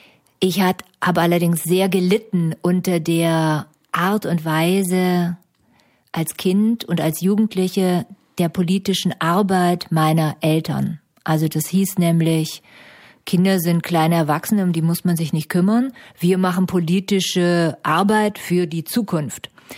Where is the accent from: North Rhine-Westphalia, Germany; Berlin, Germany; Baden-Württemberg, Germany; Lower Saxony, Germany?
Baden-Württemberg, Germany; Stuttgart; das ist ja schon so ein schwäbischer Name, ne? Also ich komme auch aus dem Schwabenlande, bin in Stuttgart groß geworden als Kommunistenkind in den 60er Jahren